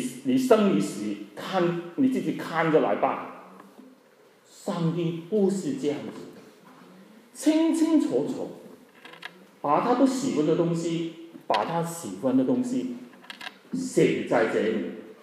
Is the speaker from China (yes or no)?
no; South Africa; 我是从南非来的，我怕你们不知道了。我在南非看到很多中国人